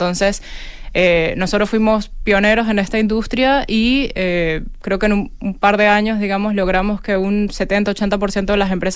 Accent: Venezuela; Yo soy venezolana.

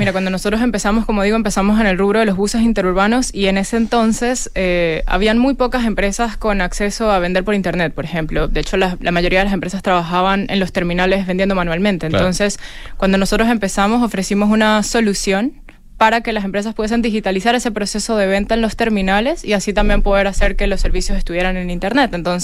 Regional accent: Venezuela; Yo soy venezolana.

